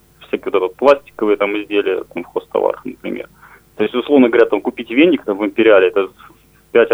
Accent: Pskov, Pskov Oblast, Russia; я из Пскова.

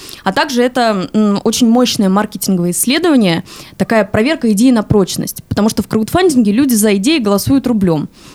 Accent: Pskov, Pskov Oblast, Russia; потому что я сама родилась и выросла в Пскове.

